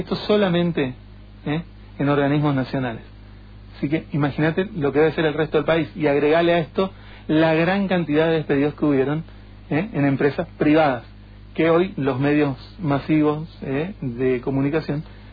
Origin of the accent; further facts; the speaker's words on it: Argentina; como argentinos